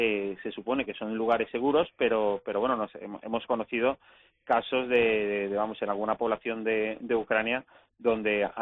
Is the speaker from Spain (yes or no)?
yes; Spain; me conoce a mí, que soy de España